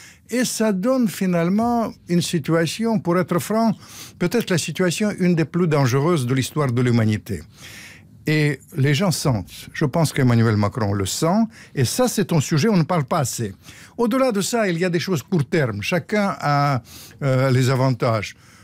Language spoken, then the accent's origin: French; Ukraine; comme je suis ukrainien d'origine